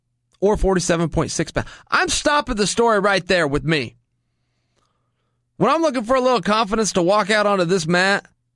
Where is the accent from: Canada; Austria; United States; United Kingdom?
United States; I could tell you, I grew up in America, so maybe it's different in other places.